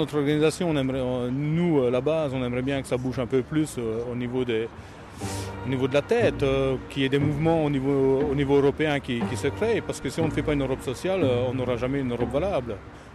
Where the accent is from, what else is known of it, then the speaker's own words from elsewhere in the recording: Charleroi, Wallonia, Belgium; je viens de Belgique, région de Charleroi.